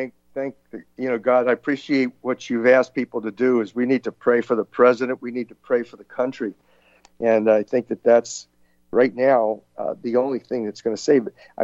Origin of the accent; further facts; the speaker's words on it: Hawaii, United States; now in Florida, United States; I came from Hawaii. I'm in temporary residence right now in Florida